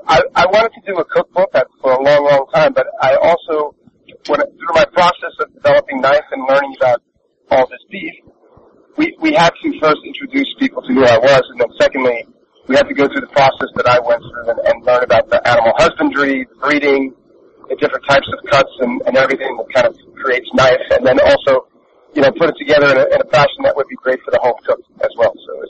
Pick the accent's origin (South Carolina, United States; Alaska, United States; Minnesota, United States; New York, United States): New York, United States; New York City; I grew up in New York City, and I'm 59 years old